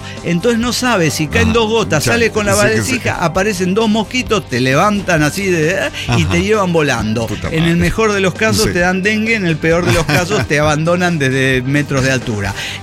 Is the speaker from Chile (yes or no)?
no; Chaco, Argentina; yo soy del Chaco, en el norte de Argentina, y ahí llueve cada muerte de obispo.